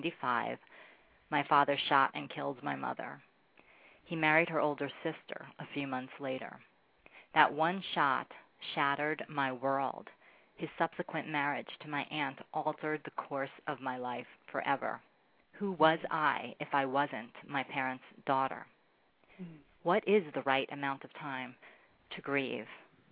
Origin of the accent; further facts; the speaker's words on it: Brooklyn, New York, United States; I grew up in Brooklyn among wise guys, my father one of them